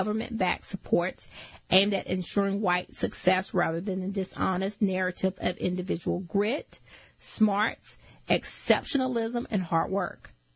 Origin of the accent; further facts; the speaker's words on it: Texas, United States; I'm Texan and she's German.